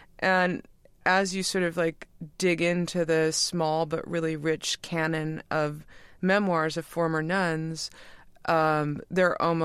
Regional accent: New York City, New York, United States; we grew up in New York in the city for the weekend

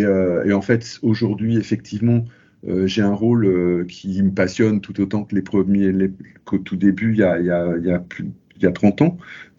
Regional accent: northern France, France; now in Paris, France; je venais du nord de la France, j'ai fait les Beaux-Arts de Tourcoing

